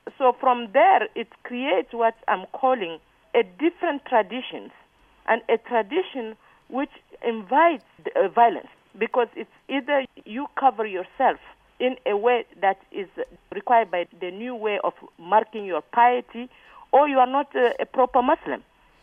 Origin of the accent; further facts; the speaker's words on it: Niger; English is a second language; now in United States; a Muslim person growing up in Niger.